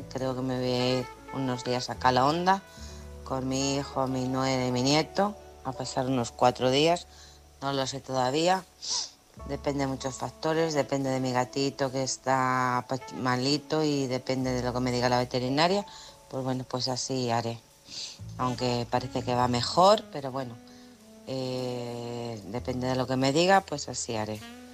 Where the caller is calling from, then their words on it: Alcorcón, Community of Madrid, Spain; de Alcorcón.